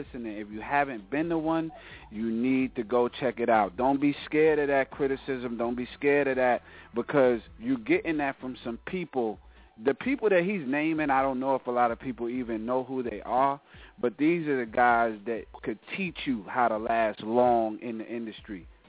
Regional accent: New York, United States; I grew up in New York, so Special K was huge.

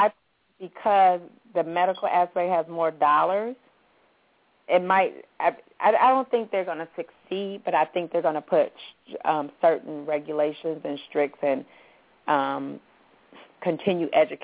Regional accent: Midwest, United States; I was just about to say Midwest, and I'm from the Midwest.

